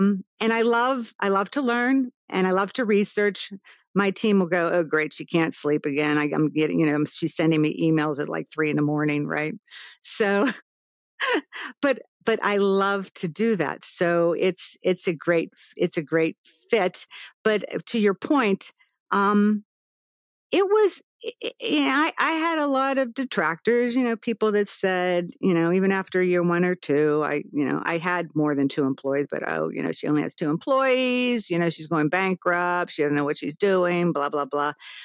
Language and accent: English; North Braddock, Pennsylvania, United States; also born or lived in Knoxville, Tennessee; I've considered myself a Pittsburgher, even though I was born in Knoxville, Tennessee, moved to North Braddock when I was a kid and raised by my grandmother